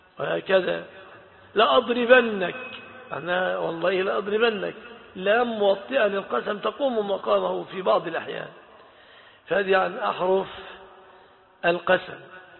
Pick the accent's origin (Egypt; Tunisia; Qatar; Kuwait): Egypt